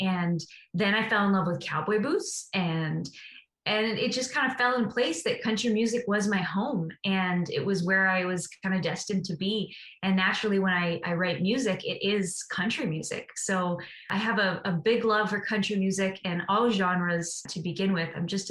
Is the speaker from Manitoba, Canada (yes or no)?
yes; Winnipeg, Manitoba, Canada; I'm from Winnipeg, Manitoba